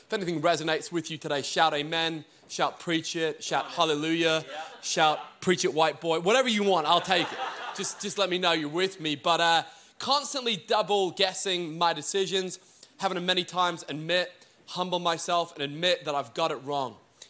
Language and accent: English; Scotland, United Kingdom; now in Texas, United States; But all joking aside, from Scotland, and then we moved to Texas.